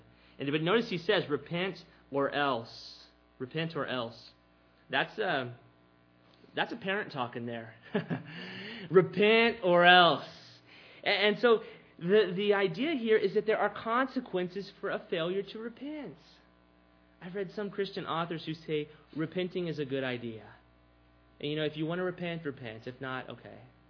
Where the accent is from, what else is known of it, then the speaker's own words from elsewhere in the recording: Texas, United States; I'm Texan, like steak, okay?